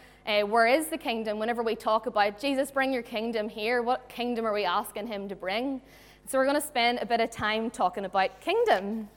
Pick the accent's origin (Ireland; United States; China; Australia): Ireland; So it's like our worst nightmare as like Irish people is like potatoes and marshmallows.